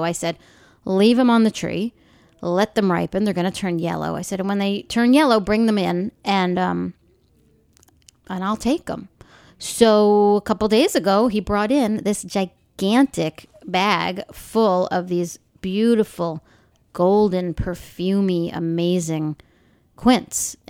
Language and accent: English; Long Island, New York, United States; I was kind of reminiscing, in a sense, about growing up on Long Island